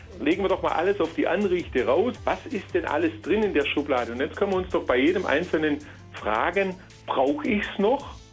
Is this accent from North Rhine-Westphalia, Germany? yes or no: no; Baden-Württemberg, Germany; Sie hören zu meiner Stimme, ich bin Schwabe, wir sind die geborenen Sammler.